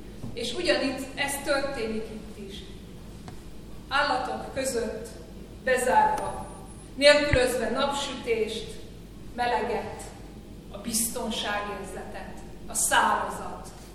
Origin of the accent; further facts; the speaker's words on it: Pécs, Baranya, Hungary; De őszintén mondom, hogy én pécsiként, aki soha nem látott igazán folyóvizet gyerekkorában, nekem már ez is nagy dolog.